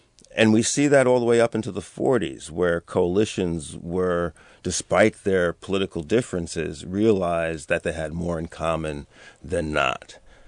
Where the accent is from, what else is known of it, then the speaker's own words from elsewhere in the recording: New York City, New York, United States; I grew up in Harlem.